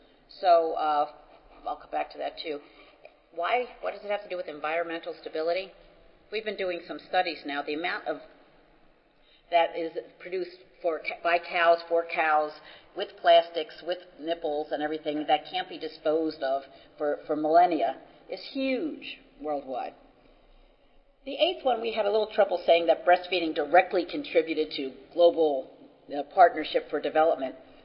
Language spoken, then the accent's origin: English; New Jersey, United States; accent: New Jersey; if anybody doesn't speak English as a first language and my New Jersey accent's getting in the way, please raise your hand and I'll slow down.